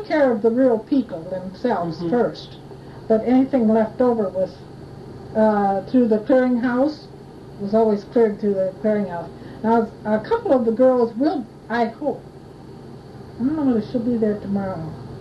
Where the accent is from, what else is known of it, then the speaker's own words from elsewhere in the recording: Traverse City, Michigan, United States; I was born in Traverse City, and I went to school in Traverse City.